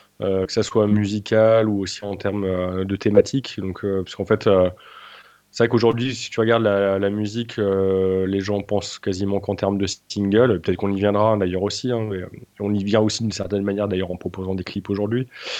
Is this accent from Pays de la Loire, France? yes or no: no; Lyon, Auvergne-Rhône-Alpes, France; On est lyonnais.